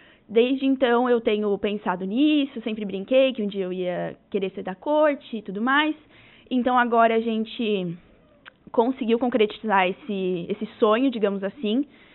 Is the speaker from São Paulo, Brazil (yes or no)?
no; Urussanga, Santa Catarina, Brazil; Sou natural de Uruçanga. Moro aqui desde sempre.